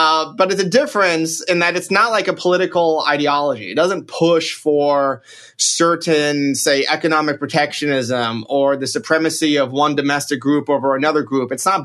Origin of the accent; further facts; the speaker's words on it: United States; I'm an American.